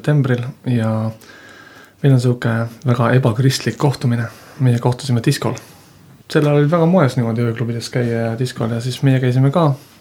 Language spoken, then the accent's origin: Estonian; Saku, Harju County, Estonia; ma olen Sakkus pärit ja kavatsasin viimase, mitte enam bussiga, vaid viimase rongiga Sakku sõita